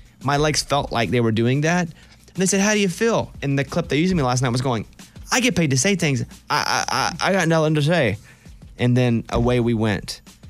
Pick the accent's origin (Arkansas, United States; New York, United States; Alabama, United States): Arkansas, United States; Growing up in Arkansas and hunting, I was okay with the cleaning part of it